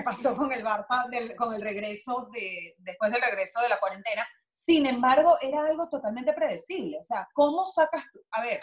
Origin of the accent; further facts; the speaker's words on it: Venezuela; en mi casa yo crecí con el fútbol europeo porque pues vengo de familia europea, tanto por lado de padre como por lado de madre. O sea, mi papá nació en Brasil, pero mi familia por parte de papá es húngar